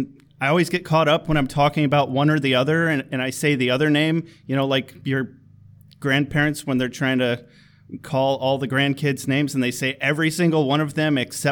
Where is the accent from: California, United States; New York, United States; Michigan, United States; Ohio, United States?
Michigan, United States; Kalamazoo; I'm drinking a sweet Water Street, which is made in my hometown, Kalamazoo, Michigan.